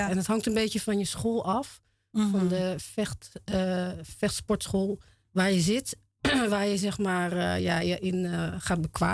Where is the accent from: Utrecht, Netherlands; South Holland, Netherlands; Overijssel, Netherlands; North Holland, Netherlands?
South Holland, Netherlands; Ridderkerk; ik kom oorspronkelijk uit Ridderkerk, uit de Molukse Islamitische Gemeenschap in Ridderkerk.